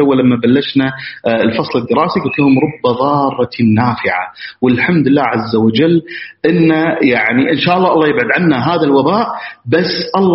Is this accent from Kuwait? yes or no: yes; Kuwait; احنا عندنا في الكويت نستخدمه من زمان